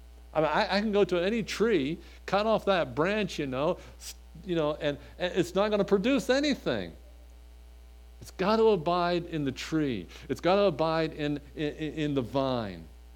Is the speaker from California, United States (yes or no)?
no; Mahaffey, Pennsylvania, United States; It was my hometown, an old town called Mahaffey, but really I lived in a village called Bethlehem, is where I lived at.